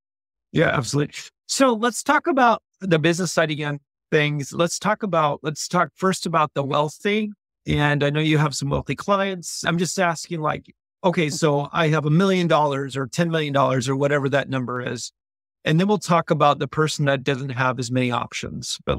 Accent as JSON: {"language": "English", "region": "Alaska", "country": "United States", "moved": "yes", "said": "I'm originally from Alaska, and I have five kids and two boys, and we took a guy's trip, a father and son trip back up to Alaska."}